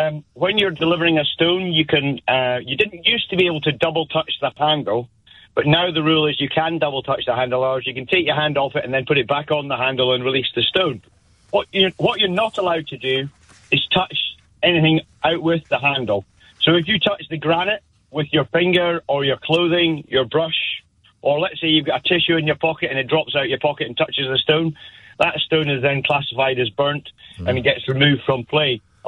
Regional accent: Yorkshire and the Humber, United Kingdom; born there; I was born in Yorkshire, but I've played golf for Scotland, so I'm English-Scottish.

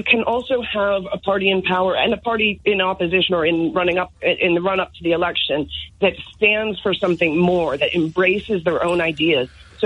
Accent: United States; moved away; I'm originally American. I've been here for about 15 years, and I know something about the politics here, but I know more about America.

